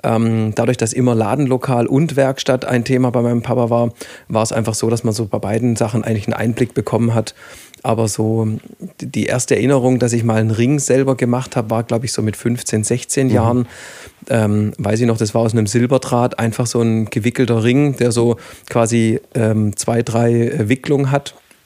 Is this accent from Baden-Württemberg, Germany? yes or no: yes; Flein, Baden-Württemberg, Germany; also born or lived in Heilbronn; Also ich komme auch ursprünglich aus Heilbronn bzw. Flein. Ich würde schon sagen, ich bin so ein kleiner Urfleiner.